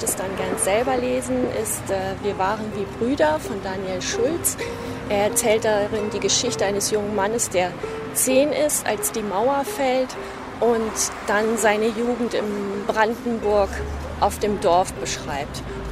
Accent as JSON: {"language": "German", "country": "Luxembourg", "said": "und ich bin aus Luxemburg."}